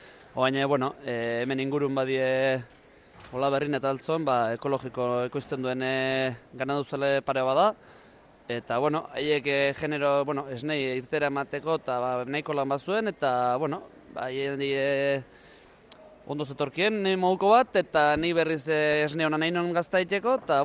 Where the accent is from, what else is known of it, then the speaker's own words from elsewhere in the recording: San Sebastián, Basque Country, Spain; also born or lived in Idiazabal; nik beti esatez Donostin Idiazabalgoa eta Idiazabalen Donostikoa. Baina, bueno, bitakoa, ez? Ni ean Donostin jaionez, baina beti asteburuk eta oporretan da beti hemen ibiliga baserrin